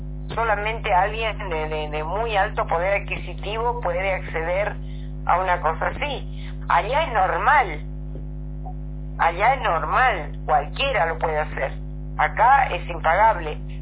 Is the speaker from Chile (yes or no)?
no; Mexico; por el momento estoy aquí quietita en mi país.